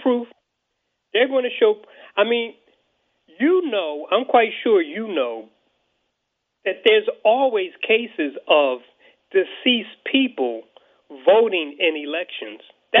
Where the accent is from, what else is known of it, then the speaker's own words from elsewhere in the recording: Philadelphia, Pennsylvania, United States; I mean, I grew up in Philadelphia.